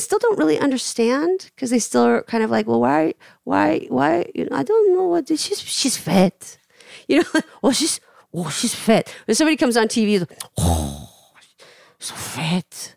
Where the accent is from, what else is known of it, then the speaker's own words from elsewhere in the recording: United States; born there; Yeah, my parents were born in Korea. And I was born in America, but then I got shipped back and forth a bunch.